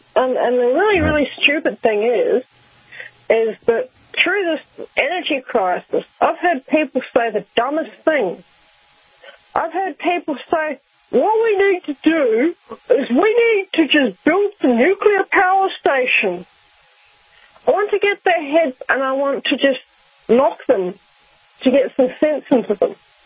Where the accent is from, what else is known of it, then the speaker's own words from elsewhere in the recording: Rotorua, Bay of Plenty, New Zealand; because I grew up in Rotorua, which is a geothermal field.